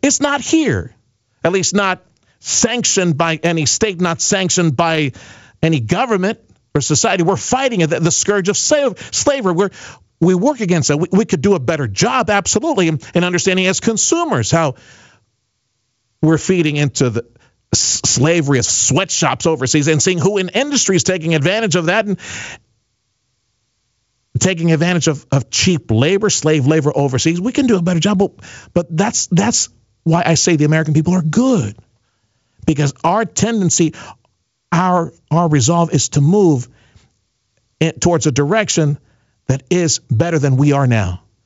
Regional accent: Mexico; now in United States; I grew up in Mexico and I live just north of Mexico.

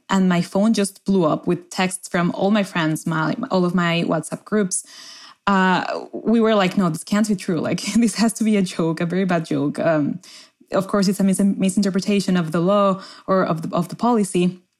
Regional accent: Mexico City, Mexico; now in Cambridge, United States; I am from Mexico City.

